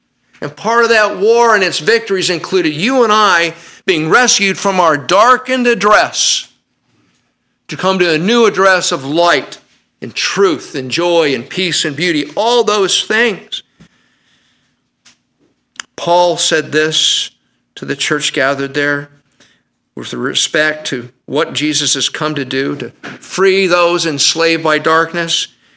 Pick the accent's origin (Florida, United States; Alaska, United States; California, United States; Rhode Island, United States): California, United States; Fremont; I remember growing up in Fremont